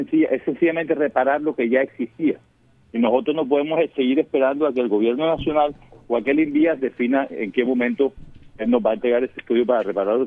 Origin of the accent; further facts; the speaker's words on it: Barranquilla, Atlántico, Colombia; Mi propuesta es que hablemos como barranquilleros ante el gobierno nacional, y nosotros como barranquilleros